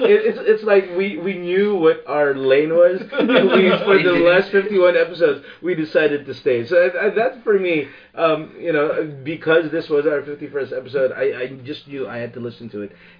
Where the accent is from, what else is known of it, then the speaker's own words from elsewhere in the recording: Philippines; We talked about that we came from the Philippines.